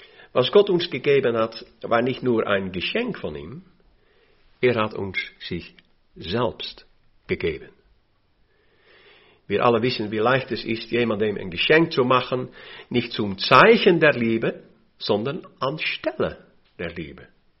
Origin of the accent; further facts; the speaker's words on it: Netherlands; born there; German is a second language; moved away; Als gebürtiger Niederländer musste ich das lernen.